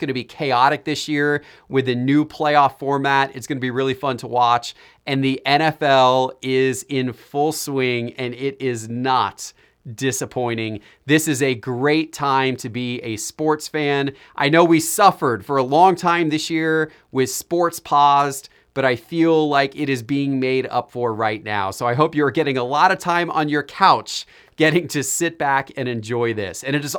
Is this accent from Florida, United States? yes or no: yes; Sarasota, Florida, United States; They are my quasi-hometown team. I grew up by there in Sarasota.